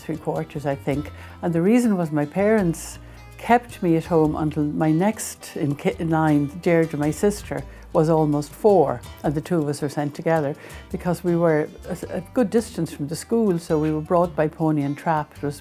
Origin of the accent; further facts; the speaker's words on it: Tramore, County Waterford, Ireland; I'm a Waterford woman. I was born 3 miles outside Tramore town near Gairra Strand.